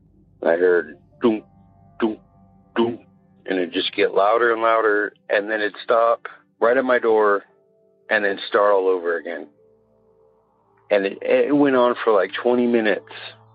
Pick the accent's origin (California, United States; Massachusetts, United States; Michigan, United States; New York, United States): California, United States; Willis; now in Phoenix, United States; Hey, it's … Live out here in Phoenix, but my experience happened in my hometown of Willis, California.